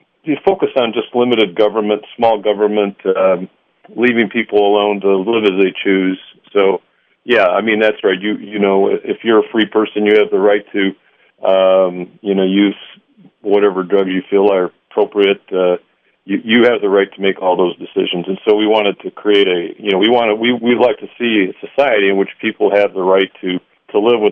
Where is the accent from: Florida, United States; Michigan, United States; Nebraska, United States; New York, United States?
Michigan, United States; My home state is Michigan.